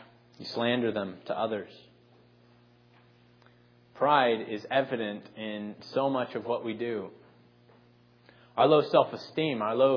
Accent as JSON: {"language": "English", "region": "Arizona", "country": "United States", "tie": "born or raised there", "said": "I remember growing up in Arizona, there was a great rivalry between Arizona and Arizona State."}